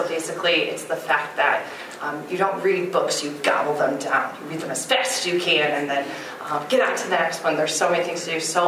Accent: Grand Rapids, Michigan, United States; I grew up in Grand Rapids, Michigan at Grand Rapids Christian High School, which I always called Christian High. And then I moved to the Chicago area

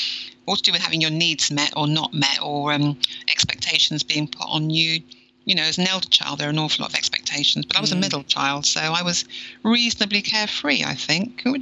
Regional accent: London, United Kingdom; I was born in London. So it's a small place in London called Ealing.

